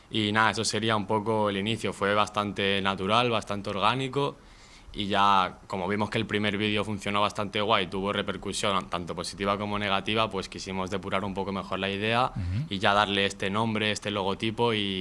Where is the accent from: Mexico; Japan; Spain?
Spain; Canary Islands; somos de Lanzarote, y al final si tú te mueves en metro, en bus o lo que sea, ni el transporte depende de ti